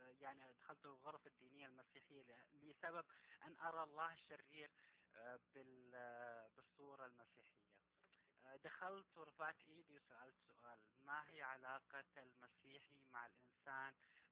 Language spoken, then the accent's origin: Arabic; Saudi Arabia; أنا طبعا من السعودية، فتعرفون الجو المغلق في السعودية لا يسمح لك أن تقرأ أو أن ترى أو أن تسمع غير